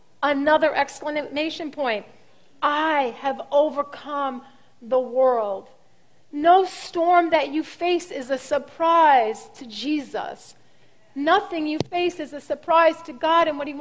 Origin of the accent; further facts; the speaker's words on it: Brooklyn, New York, United States; I think about when we were kids growing up in Brooklyn, my father would take my brother Tommy out swimming in Coney Island.